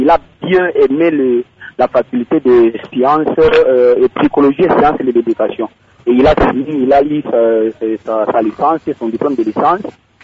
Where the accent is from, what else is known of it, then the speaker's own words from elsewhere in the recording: Kindu, Maniema, DR Congo; comme il y a une carence ici chez nous à Kindu des emplois